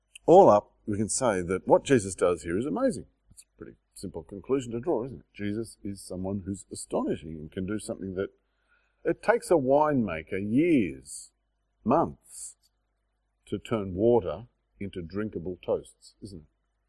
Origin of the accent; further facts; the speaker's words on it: Australia; We share if we're Australian. We know what a galar is.